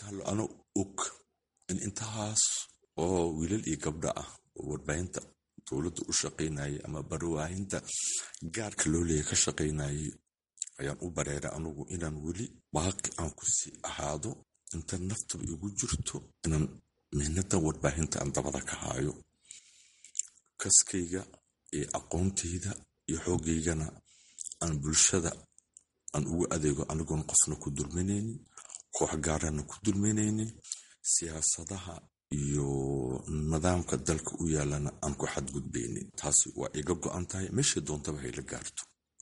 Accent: Mogadishu, Banadir, Somalia; Muqdisho aan jooga, Muqdisho aan ku dhashay

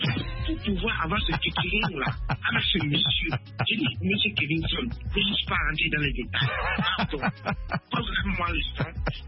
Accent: Côte d’Ivoire; born there; je suis originaire de Koudoukou, né en Côte d'Ivoire.

